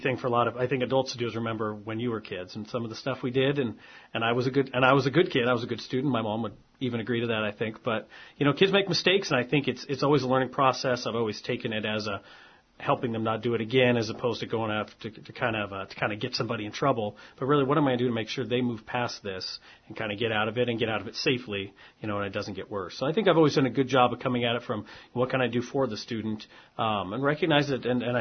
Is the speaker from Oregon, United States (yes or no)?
yes; Philomath, Oregon, United States; Now, I grew up out in Corvallis area, a little town called Philomath, a logging community out there is where I grew up